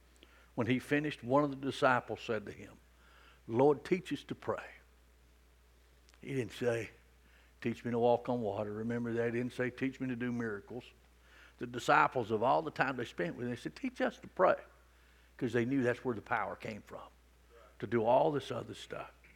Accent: Rockmart, Georgia, United States; that I grew up in Rockmart, that I didn't grow up in England

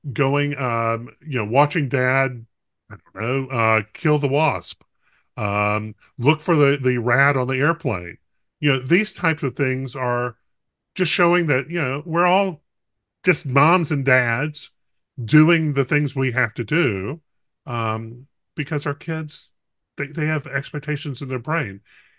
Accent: North Carolina, United States; certainly I grew up in North Carolina. Tobacco is, of course, a vegetable.

